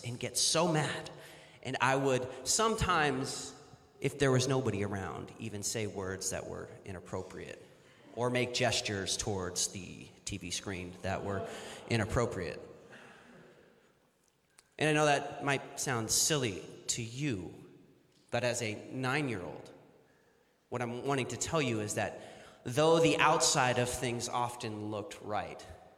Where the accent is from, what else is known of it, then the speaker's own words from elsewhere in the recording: Newbury Park, California, United States; I've been in the county for almost my whole life. I grew up in Newbury Park.